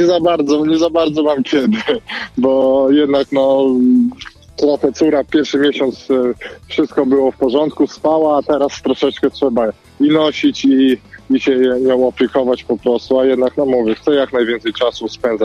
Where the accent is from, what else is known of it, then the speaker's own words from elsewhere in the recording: Białystok, Podlaskie Voivodeship, Poland; jestem z Białegostoku, jeździmy właśnie między tymi miastami